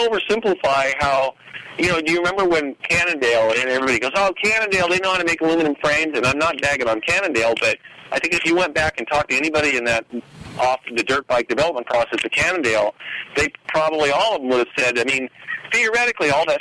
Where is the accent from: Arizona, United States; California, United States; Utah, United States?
California, United States; Yeah, I'm actually at the house I was born and raised at.